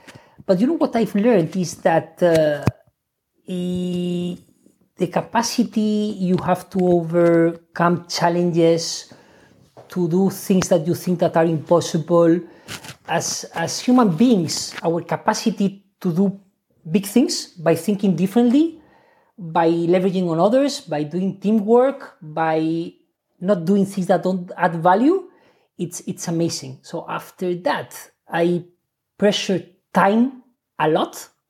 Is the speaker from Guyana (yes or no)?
no; Spain; English is a second language; moved away as an adult; now in London, United Kingdom; So, I mean, you can tell by my accent that I'm from Spain. So I went to school, I went to university in Spain.